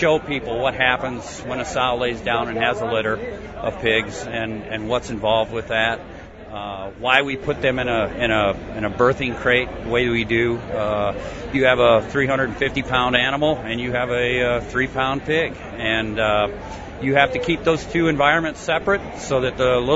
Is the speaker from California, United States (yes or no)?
no; Fairbury, Illinois, United States; I'm from Livingston County. Work for a hog farm. I'm also a grower for that same farm. My hometown is right now presently Fairbury, but I've been raised all over the world, really.